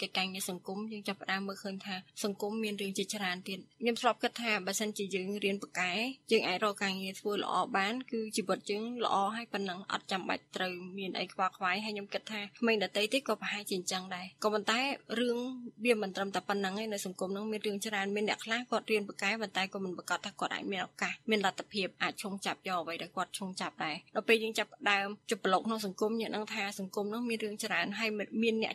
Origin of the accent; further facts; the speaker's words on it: Phnom Penh, Cambodia; ខ្ញុំជាអ្នកភ្នំពេញ